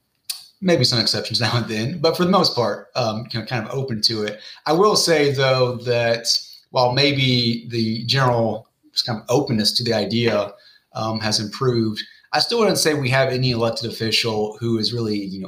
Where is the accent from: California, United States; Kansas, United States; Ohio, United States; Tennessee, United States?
Tennessee, United States; Memphis; was Memphis. It's my hometown. I wanted to eventually, you know, apply my skills here in Memphis to help make it a better city.